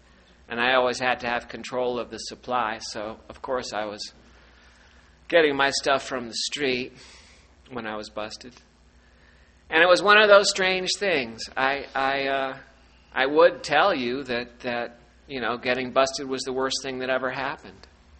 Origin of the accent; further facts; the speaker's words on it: New York, United States; I'm from New York. We don't do that in New York.